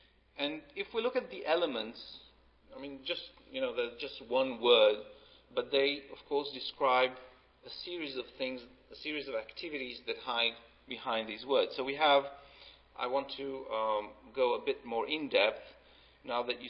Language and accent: English; Israel; I come from Israel